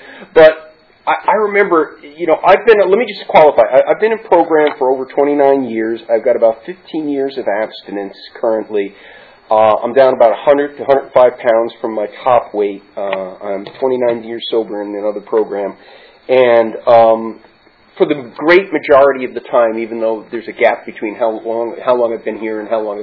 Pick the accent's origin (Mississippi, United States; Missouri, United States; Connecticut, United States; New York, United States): Connecticut, United States; moved away; I came from Connecticut, and I moved out here about 15 years ago.